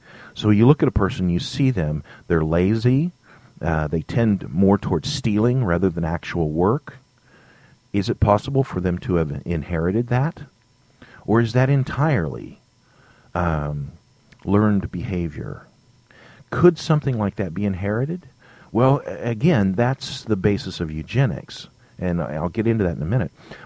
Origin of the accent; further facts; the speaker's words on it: California, United States; born there; I was born in California, but that's my heritage. That's the culture that I was raised in.